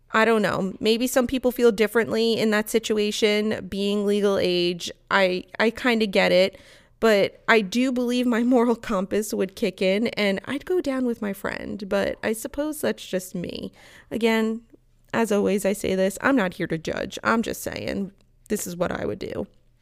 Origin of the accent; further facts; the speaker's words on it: New York, United States; I'm from New York. Maybe that's why I'm just kind of like more lenient about it.